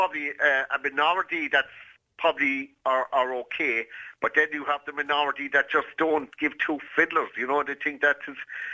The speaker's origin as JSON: {"language": "English", "town": "Cork", "region": "Munster", "country": "Ireland", "said": "Yeah, I'm from Cork, to see"}